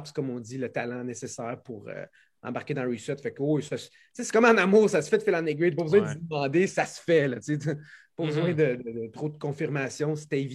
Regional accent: Laval, Quebec, Canada; Moi, j'étais de Laval avec Chuck.

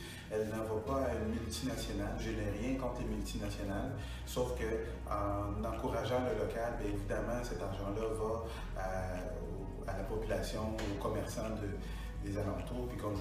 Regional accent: Longueuil, Quebec, Canada; Ben en fait, moi, je suis né à Longueuil. Je suis vraiment un gars de 470. Donc, étant donné que je suis né à Longueuil, c'est tout à fait normal pour moi de travailler à Longueuil. Donc, je n'ai pas pensé à déménager.

